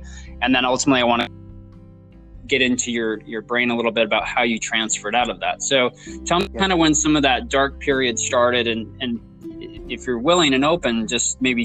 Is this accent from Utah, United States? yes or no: yes; Salt Lake City, Utah, United States; I grew up in Salt Lake City, Utah, and, it's very heavily populated, obviously.